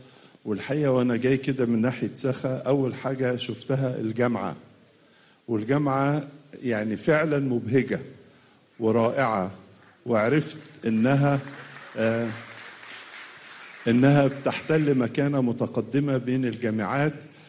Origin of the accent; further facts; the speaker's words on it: Egypt; ونحن كشعب مصري